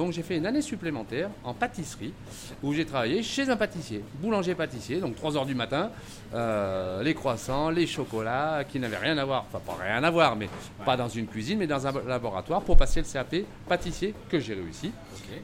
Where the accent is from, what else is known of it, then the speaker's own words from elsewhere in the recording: Saint-Étienne, Auvergne-Rhône-Alpes, France; born there; Je suis né à Saint-Étienne, je veux être cuisinier depuis l'âge de 6 ans.